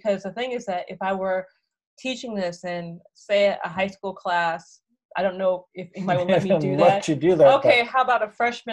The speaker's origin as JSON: {"language": "English", "town": "Hollywood", "region": "California", "country": "United States", "said": "I'm from Hollywood, California, just to kind of make sense of that."}